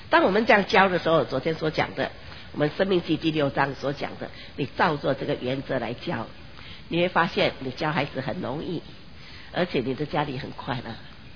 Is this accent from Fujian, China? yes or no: yes; Fujian, China; 不会好像我们福建人说小孩子有耳朵没有嘴巴啊